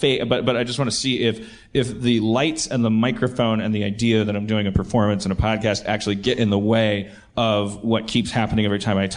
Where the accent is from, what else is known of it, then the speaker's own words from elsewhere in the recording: Milwaukee, Wisconsin, United States; I've noticed I'm from Milwaukee. Every time you meet someone from Minneapolis, they are still fighting.